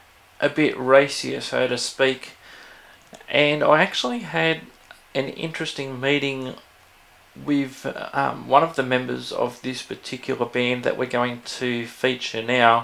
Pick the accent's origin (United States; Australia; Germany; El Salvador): Australia; So I'm probably in the same boat, Dave, even though I'm Australian.